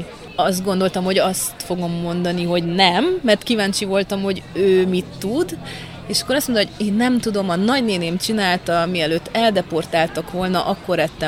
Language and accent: Hungarian; Târgu Mureș, Mureș County, Romania; mint marosvásárhelyiek